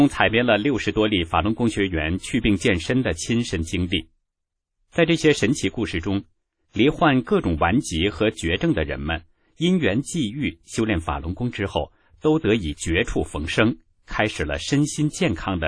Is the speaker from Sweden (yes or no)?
yes; Sweden; moved away as an adult; also born or lived in Australia; now in Istanbul, Turkey; 我的原籍在地中海附近的马丁城的一个山区。在九岁的时候，我的家人带我移居到了瑞典。我在瑞典长大，并在那里读完了高中，然后去美国读书，然后我开始周游世界。在最近四年，我曾住在澳大利亚